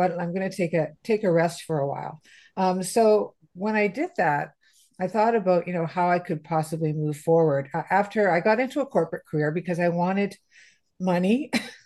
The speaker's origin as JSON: {"language": "English", "country": "Canada", "tie": "born or raised there", "said": "growing up in Canada was pretty much the same as, growing up in the UK or growing up in the US."}